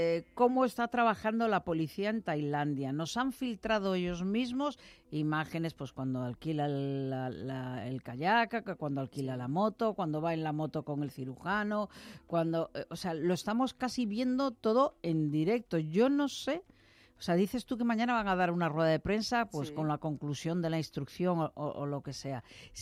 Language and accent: Spanish; Galicia, Spain; born there; yo nací luego en Galicia